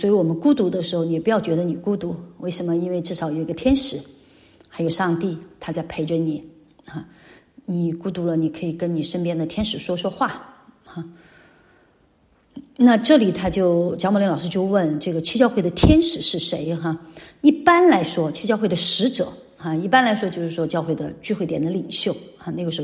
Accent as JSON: {"language": "Chinese", "town": "Xuanhan", "region": "Sichuan", "country": "China", "tie": "born or raised there", "said": "我们76年躲地震回到家乡，我们家乡有条河，宣汉有条河啊"}